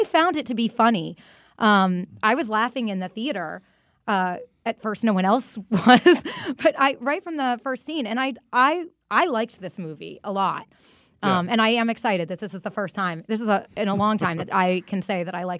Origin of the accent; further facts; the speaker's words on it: Massachusetts, United States; I'm from Massachusetts, and so Nancy Kerrigan was, you know, the little prized Olympic treasure.